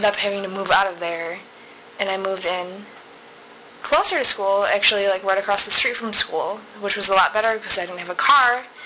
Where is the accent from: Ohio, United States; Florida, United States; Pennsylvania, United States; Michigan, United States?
Michigan, United States; Dearborn; I was born in Dearborn, Michigan. I was also raised there.